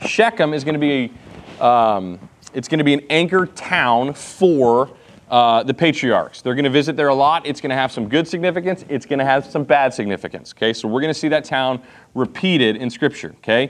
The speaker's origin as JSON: {"language": "English", "town": "Clovis", "country": "United States", "said": "because we're all from Clovis and can't say things correctly in Hebrew"}